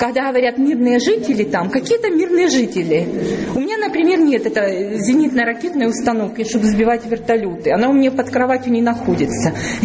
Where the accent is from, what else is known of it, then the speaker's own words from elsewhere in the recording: Ukraine; Я родилась на Украине, я украинка. И из-за того, что я поддерживаю Украину, меня называют бандеровкой. Один раз я была только на Западной Украине, я там не жила. У меня папа из Днепропетровской области.